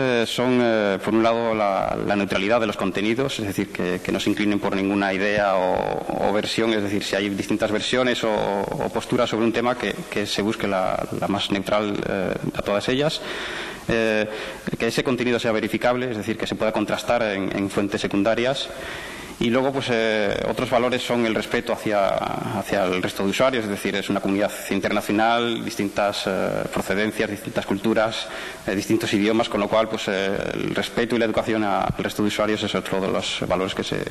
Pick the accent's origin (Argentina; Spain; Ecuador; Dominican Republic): Spain; Astorga, Castile and León; la entrada que existía sobre Astorga, que es la ciudad de donde yo soy